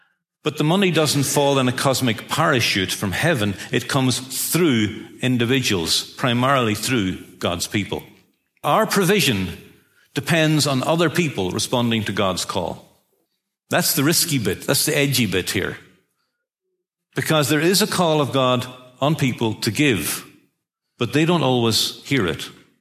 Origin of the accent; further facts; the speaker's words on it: Ireland; I can talk. We're Irish. I kissed the Blarney Stone when I was 10. Irish people can talk. We can tell stories.